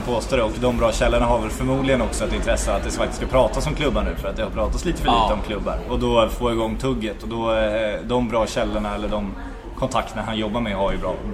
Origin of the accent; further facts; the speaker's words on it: Sweden; accent: Standard Swedish; jag pratar lite rikssvenska här och är ensam om det